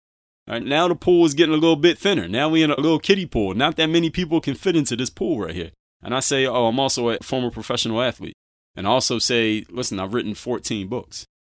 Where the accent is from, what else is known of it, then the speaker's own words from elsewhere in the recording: Philadelphia, Pennsylvania, United States; I could say, listen, I'm from Mount Airy in Philadelphia. I went to Penn State Altoona and I stayed at these apartments called College Park.